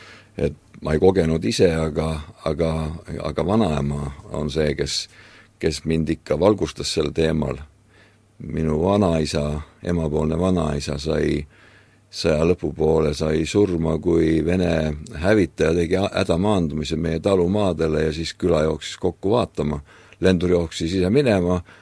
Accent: Kantküla, Jõgeva County, Estonia; born there; Mina olen sündinud Jõgevamaal Kantkülas, see on Jõgeva ja Mustvee vaheline ristee.

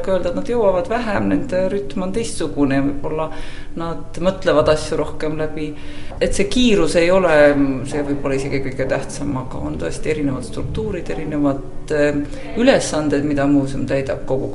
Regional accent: Hiiu County, Estonia; ma olen hiidlane ja kõik mu esivanemad on hiidlased ja selles mõttes ma olen väga tahtnud töötada Hiiumaal ja Hiiumaa muuseumis.

